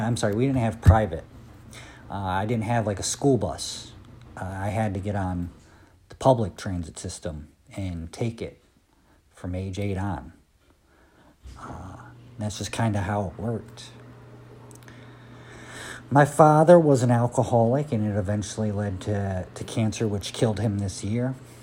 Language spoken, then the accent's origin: English; Cleveland, Ohio, United States; My first day of high school, I had two kids come up to me and ask me if I was from Cleveland. And when I said yeah, they asked me if I could get them drugs.